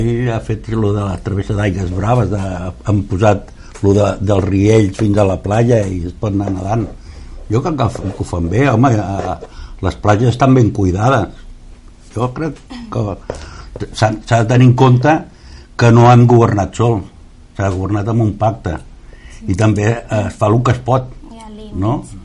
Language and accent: Catalan; L'Escala, Catalonia, Spain; jo soc fill de l'Escala i he tornat, no fa gaire